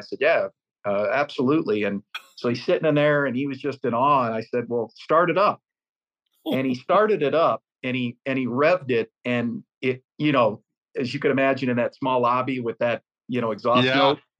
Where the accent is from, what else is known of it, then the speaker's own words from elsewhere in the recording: Pittsburgh, Pennsylvania, United States; And I'm from Pittsburgh originally.